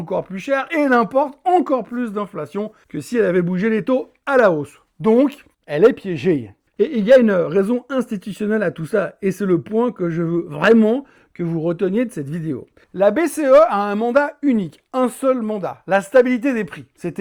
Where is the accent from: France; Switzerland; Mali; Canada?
Switzerland; passons juste deux minutes à voir ce qui se passe chez nous, en Suisse